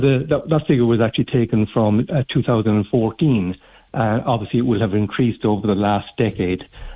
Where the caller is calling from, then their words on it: Cork, Munster, Ireland; I'm phoning from Cork